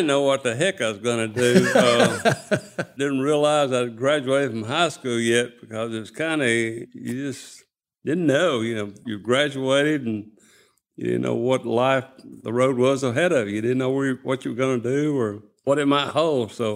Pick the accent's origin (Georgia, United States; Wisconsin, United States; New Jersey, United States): Georgia, United States; Bremen; also born or lived in Villa Rica; used didn't have hospital privileges in Bremen, so we had to go to Villarica, and I was born in Villarica in 1949.